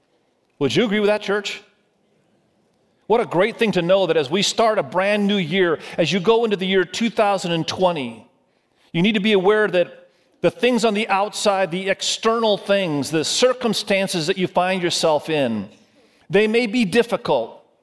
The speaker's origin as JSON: {"language": "English", "country": "Indonesia", "tie": "born or raised there", "moved": "yes", "said": "Many of you know that I grew up in Indonesia. I love Asia. I love the culture. I love the language. I speak Indonesian fluently."}